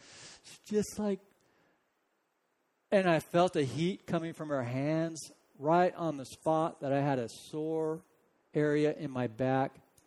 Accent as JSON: {"language": "English", "region": "California", "country": "United States", "tie": "born or raised there", "said": "I was from California. Thank you. California. You know, growing up in California, we said hi to everybody."}